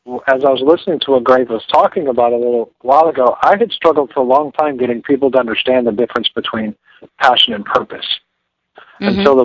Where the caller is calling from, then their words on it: Los Angeles, California, United States; From Los Angeles. How are you?